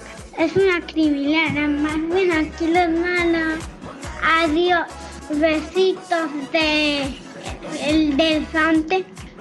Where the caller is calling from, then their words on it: Tarragona, Catalonia, Spain; de Tarragona. Hace tiempo que no te hago audio.